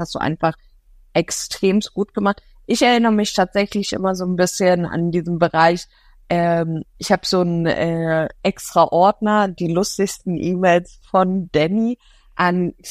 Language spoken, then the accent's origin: German; Hamburg, Germany; wir sind beide Hamburger